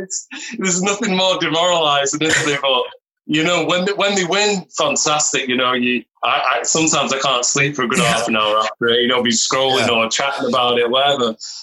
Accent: England, United Kingdom; I'm from England.

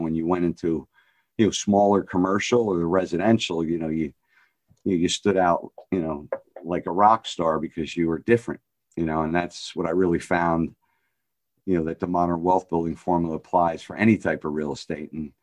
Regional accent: New Jersey, United States; Yeah, I grew up in New Jersey. I'm about 20 miles outside the Holland Tunnel. I'm close to Newark Airport

